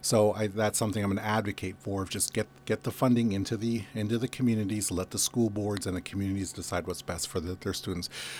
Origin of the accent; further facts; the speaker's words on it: Metlakatla, Alaska, United States; now in Ketchikan, United States; You know, I was raised in Metlakatla. My family, brothers and sisters, nieces and nephews are all in Metlakatla. I live in Ketchikan.